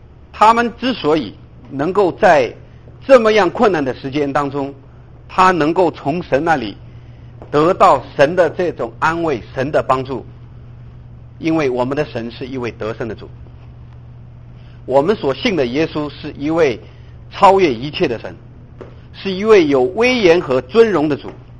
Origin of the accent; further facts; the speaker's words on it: China; 对于我们中国人来说，对于戴德森有一个非常非常深厚的感情